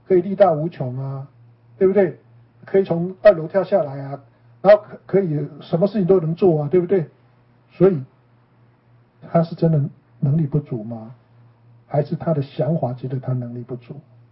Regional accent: China; 像我们中国人，我今天去洗车

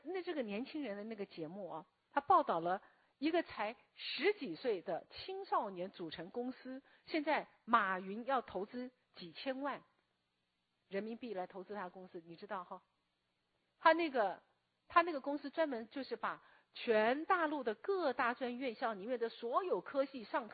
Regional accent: Taiwan; 我就想到我们台湾还

